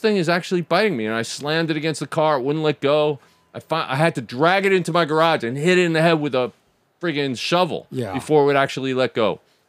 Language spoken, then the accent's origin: English; Bronx, New York, United States; Because I'm from the Bronx.